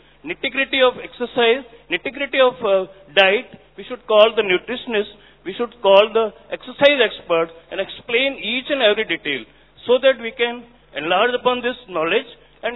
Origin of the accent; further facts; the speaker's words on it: Jodhpur, Rajasthan, India; from Jodhpur.